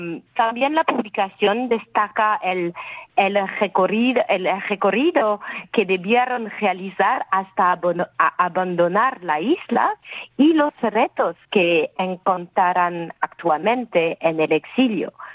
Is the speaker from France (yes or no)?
yes; France; accent: French; Spanish is a second language; mi país, que puedes escuchar con mi acento francés muy fuerte